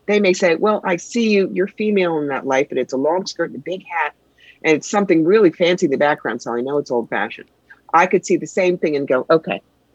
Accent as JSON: {"language": "English", "region": "New York", "country": "United States", "said": "No. I am from New York."}